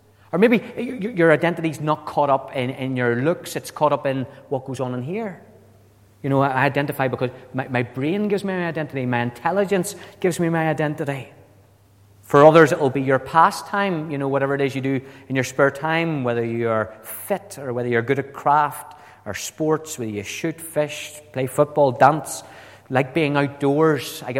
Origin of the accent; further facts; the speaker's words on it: Northern Ireland, United Kingdom; We come from Northern Ireland, and no matter how you've been raised in this part of Northern Ireland, you will have false beliefs somewhere embedded back there, a prejudice about either what side of the Protestant-Catholic divide you come from.